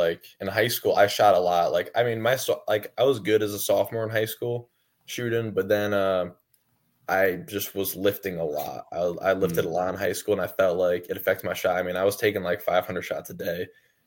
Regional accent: Connecticut, United States; Connecticut is not the best. I mean, yeah, I'm not going to knock that. But, I mean, we got some hoopers

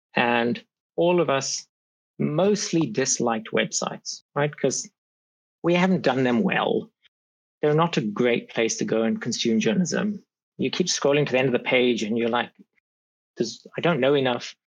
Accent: Botswana; also born or lived in Eswatini; So I was born in Eswatini. It was then Swaziland, known as Swaziland. I grew up in Botswana, started my journalism career in South Africa.

